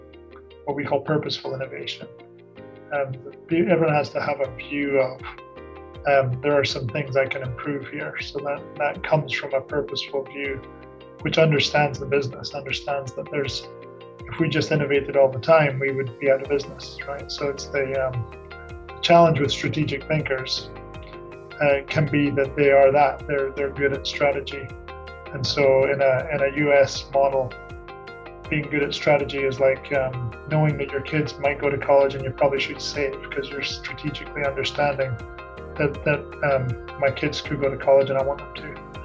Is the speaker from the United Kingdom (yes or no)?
yes; Aberdeen, Scotland, United Kingdom; born there; also born or lived in California; I was born in Scotland, in Aberdeen, an oil town.